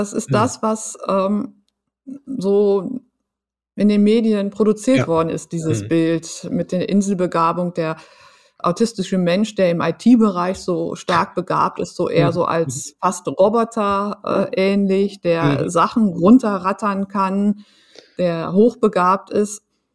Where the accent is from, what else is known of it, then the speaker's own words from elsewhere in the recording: Lower Saxony, Germany; ich bin auf dem Land groß geworden, im Emsland.